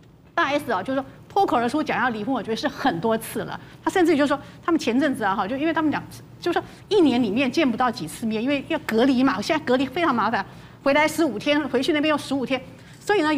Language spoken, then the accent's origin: Chinese; Taiwan; 其实都会影响到对我们台湾人的观感